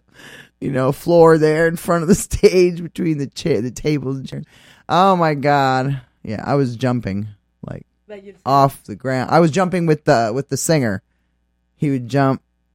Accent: Texas, United States; because I grew up in Texas from 6 to 13, so I kind of like always wanted to go back south

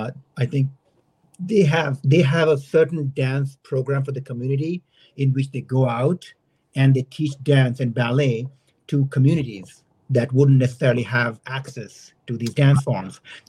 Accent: Delhi, India; because I was from Delhi and I'd gone to study in art university

